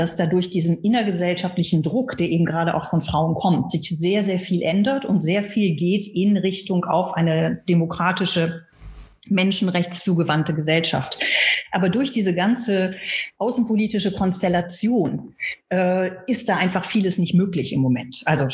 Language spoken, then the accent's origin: German; Cologne, North Rhine-Westphalia, Germany; Ich bin gebürtige Kölnerin.